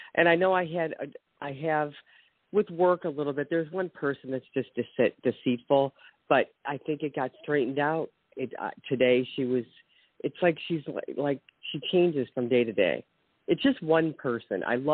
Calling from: Westlake, Ohio, United States; The city is around Westlake, Ohio.

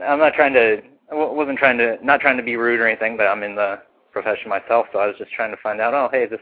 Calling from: Florida, United States; I'm calling from Florida.

